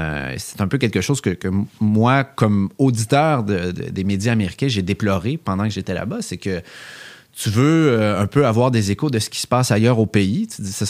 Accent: Canada; accent: French-speaking; Peut-être qu'être Canadien, avec mon bon accent francophone, m'aidait à gagner la sympathie des gens

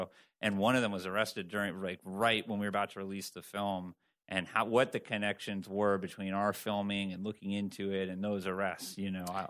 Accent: Massachusetts, United States; Massachusetts.

